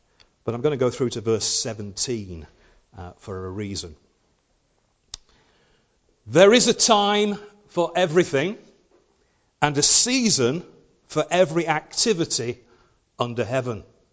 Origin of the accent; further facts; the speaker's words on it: Rochdale, North West England, United Kingdom; I always remember when we were in up north in my hometown of Rochdale